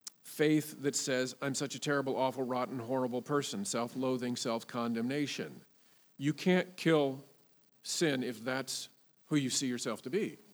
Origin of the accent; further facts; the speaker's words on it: Midwest, United States; And I bat right-handed. I'm from the Midwest, and I'm hidden in Jesus Christ.